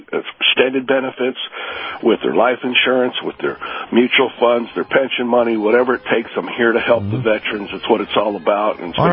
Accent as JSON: {"language": "English", "region": "Florida", "country": "United States", "said": "I've been a Florida guy all my life, and I just love this part of Florida."}